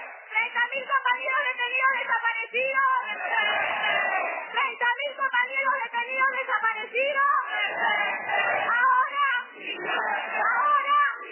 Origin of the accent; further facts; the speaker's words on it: Buenos Aires, Argentina; born there; Nací aquí, en la ESMA. Aquí mi mamá … me trajo al mundo